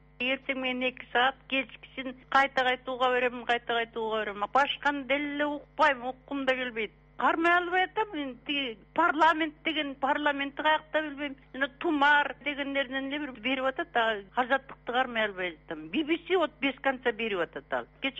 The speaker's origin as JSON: {"language": "Kyrgyz", "region": "Batken Region", "country": "Kyrgyzstan", "said": "Баткенден болом, 3-4 күн болду такырууга албай атам."}